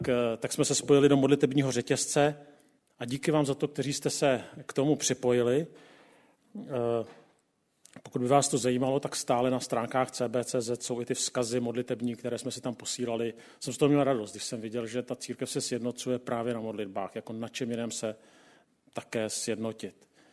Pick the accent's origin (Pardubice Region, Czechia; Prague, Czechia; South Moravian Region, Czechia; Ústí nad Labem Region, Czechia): Prague, Czechia; jsem z Prahy